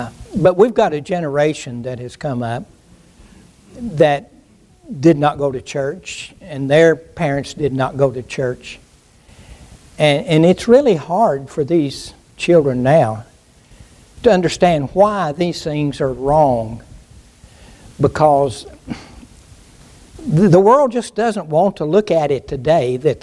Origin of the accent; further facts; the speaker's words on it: Southern US, United States; It wasn't like that when I was growing up. Of course, I was born in the Bible Belt. I realized that. There was a whole different world up north.